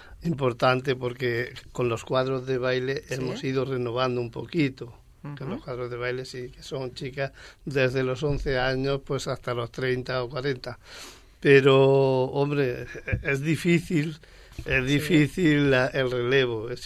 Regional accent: Andalusia, Spain; lo que nosotros intentamos como agrupación andaluza, que al menos que sepan, que conozcan Andalucía

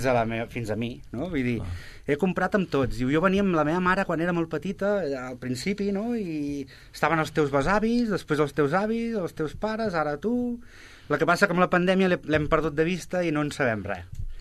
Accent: Sabadell, Catalonia, Spain; com que som de Sabadell de tota la vida, per mi és molt internacional.

